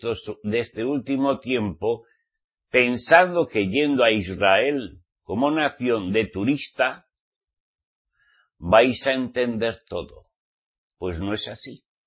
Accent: Navarre, Spain; vengo de una región, una provincia católica acérrima, ¿eh? Mi tierra es Navarra, España.

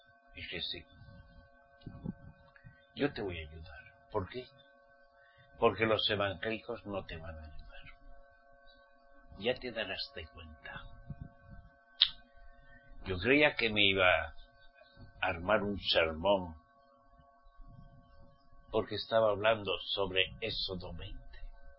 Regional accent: Pamplona, Navarre, Spain; Yo quería que en toda mi tierra, Pamplona y Navarra, fuesen salvos.

